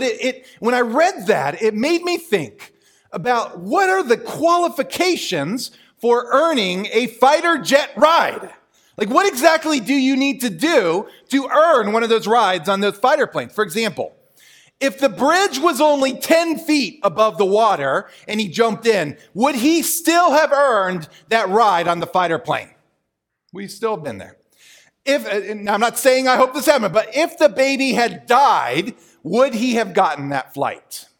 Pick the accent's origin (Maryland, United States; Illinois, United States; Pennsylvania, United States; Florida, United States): Maryland, United States; a bridge outside of Ocean City, Maryland, my home state